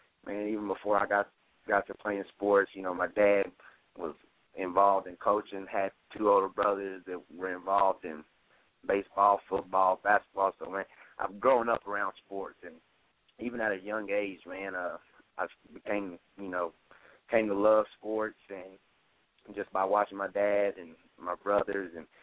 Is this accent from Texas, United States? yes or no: yes; Acuff, Texas, United States; I grew up right outside of Lubbock in a small community by the name of Acuff. Nobody knows where it's at.